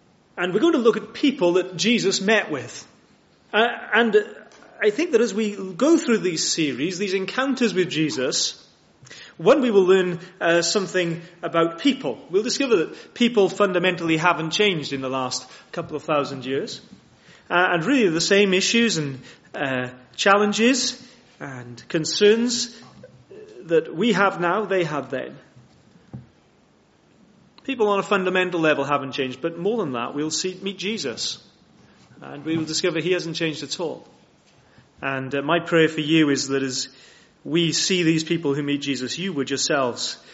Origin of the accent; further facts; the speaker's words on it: Cardiff, Wales, United Kingdom; And I'm from Cardiff.